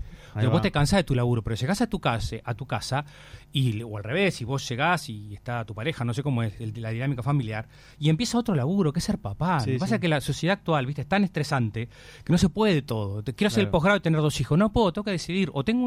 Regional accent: Uruguay; Soy uruguayo y me quiero, soy de Las Cano.

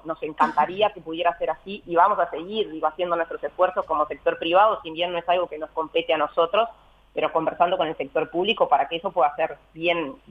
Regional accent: Uruguay; Y siempre nosotros somos los uruguayos

